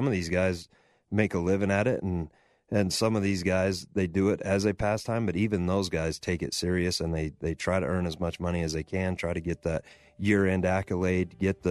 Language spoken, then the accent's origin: English; Middleton, United States; I mean, where I grew up in Middleton is all subdivision now. I mean, these farms are, you know, I mean, selling out.